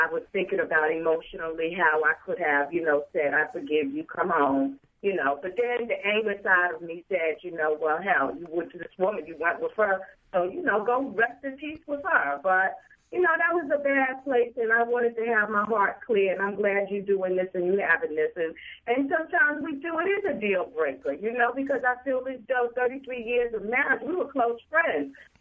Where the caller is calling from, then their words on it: Germantown, United States; I'm calling from Germantown. Happy Friday.